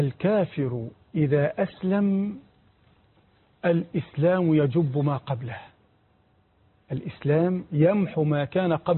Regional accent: Egypt

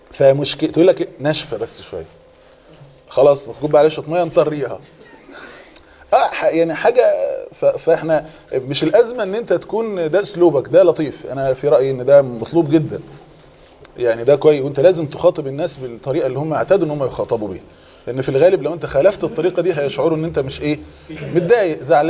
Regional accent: Egypt; وبالنسبه لنا احنا كمصريين

